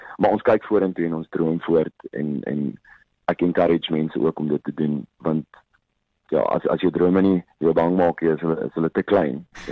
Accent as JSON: {"language": "Afrikaans", "town": "Dispatch", "region": "Eastern Cape", "country": "South Africa", "moved": "yes", "said": "meer vertel van Dispatch en waar ek vandaan kom en tot op die punt wat ek Kaap toe getrek"}